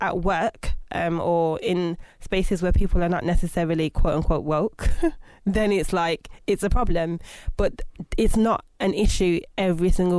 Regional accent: Birmingham, West Midlands, United Kingdom; I'm originally from Birmingham. Born in 1986, hold tight, the 80s babies.

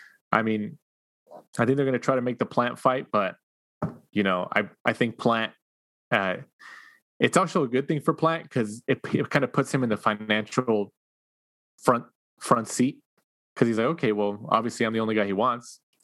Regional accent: United States; being Mexican American, I was watching it with my Mexican family, obviously.

